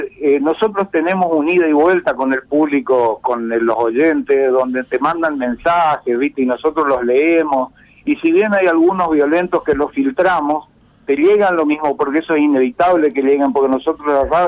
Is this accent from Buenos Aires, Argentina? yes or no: no; Chaco, Argentina; Yo soy chaqueño. Fíjate vos, yo le aclaré, yo soy chaqueño.